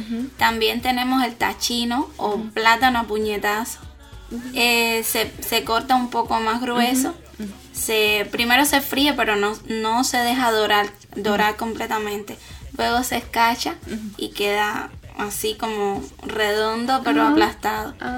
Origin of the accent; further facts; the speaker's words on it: Cuba; now in Beijing, China; soy de Cuba, tengo 30 años y llevo 2 años estudiando en Beijing.